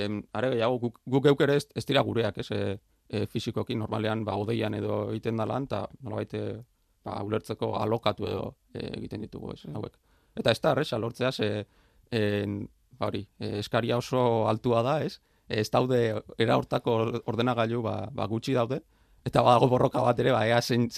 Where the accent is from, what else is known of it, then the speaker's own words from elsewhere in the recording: Basque Country, Spain; Ba, ni Euskal Herritarra